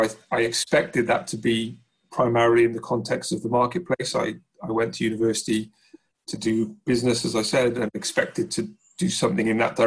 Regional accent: Wales, United Kingdom; now in Bath, United Kingdom; So I grew up in South Wales

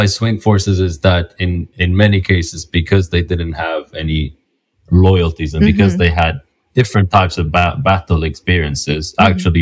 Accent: Tripoli, Tripoli District, Libya; now in Canada; Okay, well, I don't know if I left Libya per se, as I'm still following you up pretty closely.

